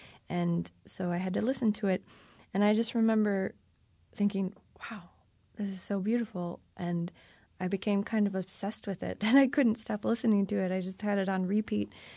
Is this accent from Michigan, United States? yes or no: yes; Detroit, Michigan, United States; also born or lived in New York / Toronto; First being in New York and then Toronto and now Detroit. And it's so exciting to make music in my hometown.